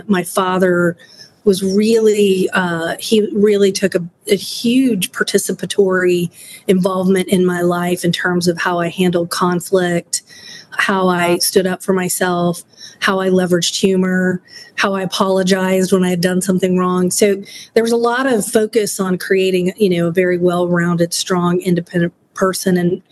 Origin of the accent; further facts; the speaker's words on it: Norman, Oklahoma, United States; also born or lived in Texas; I was born in Texas. I grew up in Norman, Oklahoma, which is where the University of Oklahoma is.